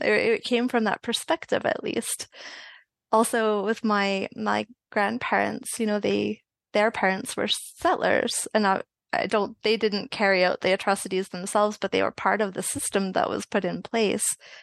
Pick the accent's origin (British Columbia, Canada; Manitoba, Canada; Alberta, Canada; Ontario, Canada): Alberta, Canada; Edmonton; grandparents came from Hungary, Poland, Ireland, England, that kind of heritage. And I was born in Edmonton, Alberta, Canada.